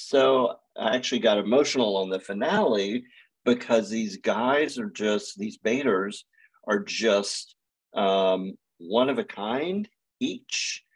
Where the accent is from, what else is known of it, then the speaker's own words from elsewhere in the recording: Atlanta, Georgia, United States; Yeah, you know, I was raised here in Atlanta in the South.